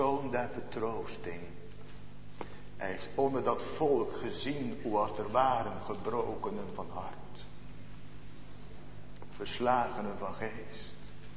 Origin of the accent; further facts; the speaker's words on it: Genemuiden, Overijssel, Netherlands; Ik weet dat nog heel goed uit mijn kinderjaren in Genemuiden, daar wist ik ze te wonen. Als kind.